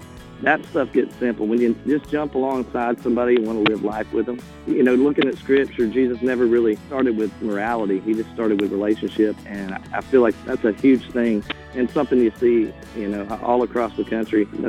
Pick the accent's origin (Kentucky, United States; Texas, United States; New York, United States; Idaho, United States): Texas, United States; Texarkana; I grew up in Texarkana, Texas. My dad had this insurance agency